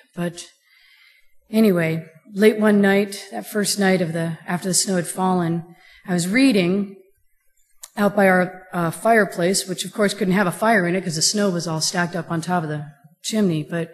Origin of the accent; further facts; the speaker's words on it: Ohio, United States; We're from Ohio. The first thing we did when we saw that snow was start shoveling ourselves out.